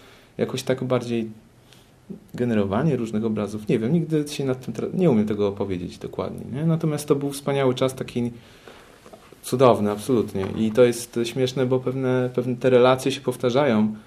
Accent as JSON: {"language": "Polish", "town": "Bydgoszcz", "region": "Kuyavian-Pomeranian Voivodeship", "country": "Poland", "said": "bo ja jestem z Bydgoszczy"}